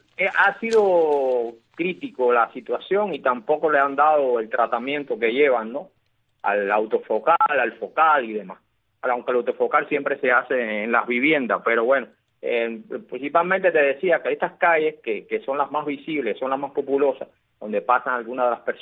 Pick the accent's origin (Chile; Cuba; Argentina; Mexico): Cuba; un país azucarero como el nuestro, como el cubano